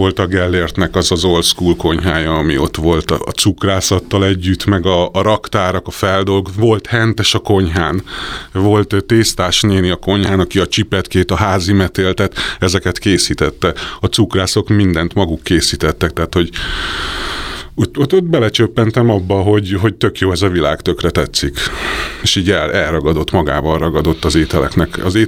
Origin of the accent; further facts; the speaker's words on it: Budapest, Hungary; Én budai gyerek vagyok